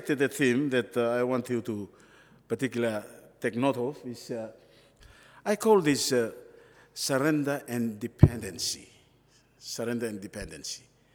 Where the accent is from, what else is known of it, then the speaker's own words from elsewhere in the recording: Solomon Islands; I'm originally from the Solomons